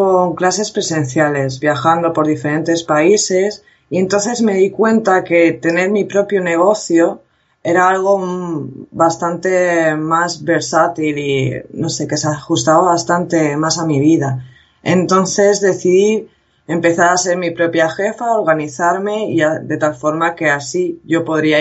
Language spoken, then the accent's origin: Spanish; Madrid, Community of Madrid, Spain; born there; also born or lived in Albacete; Bueno, yo soy de España, nací en Madrid, pero gran parte de mi vida he estado en Albacete y luego en otros países.